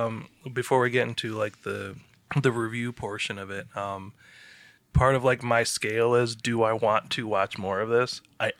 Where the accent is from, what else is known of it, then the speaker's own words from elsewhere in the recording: Taylor, United States; I grew up here in Taylor.